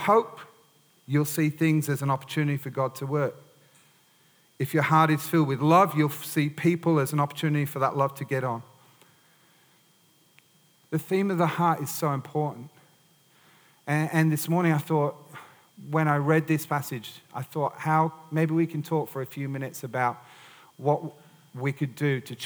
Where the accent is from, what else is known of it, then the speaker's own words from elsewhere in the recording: England, United Kingdom; moved away; I thought when I came from England, all I'd seen is hedgehogs and, you know, like badgers.